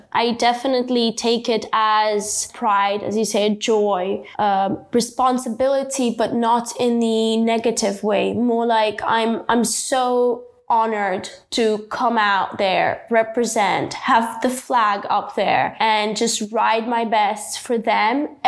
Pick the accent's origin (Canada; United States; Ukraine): Ukraine; As you know, I come from Ukraine, so the war really affected all of our lives, especially for me.